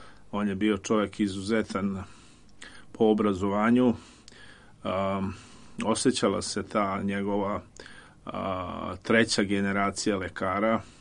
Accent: New Belgrade, Belgrade, Serbia; a ja sam bio sa Novog Beograda.

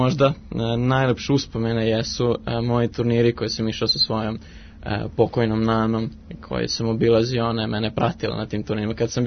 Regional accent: Crepaja, Vojvodina, Serbia; Mesto rođenja, ja sam odrastao sam u Crepaj do svoje 18. godine kada sam prešao u Novi Sad.

